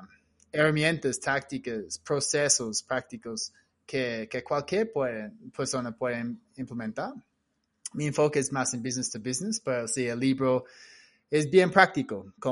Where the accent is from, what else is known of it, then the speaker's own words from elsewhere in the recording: Australia; Spanish is a second language; now in Colombia; yo soy costeño, pero costeño de Australia. En Australia somos costeños porque todo el mundo vive en la costa.